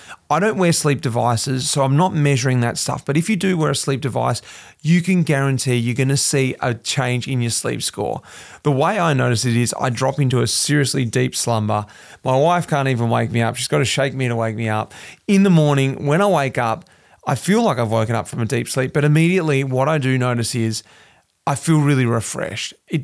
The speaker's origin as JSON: {"language": "English", "town": "Melbourne", "region": "Victoria", "country": "Australia", "tie": "born or raised there", "said": "especially because the company is born right out of my hometown, Melbourne."}